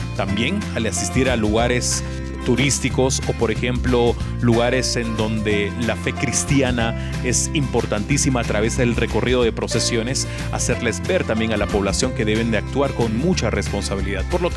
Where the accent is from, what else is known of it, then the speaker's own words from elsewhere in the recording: Guatemala; como guatemaltecos nos trasladamos a los distintos puntos del país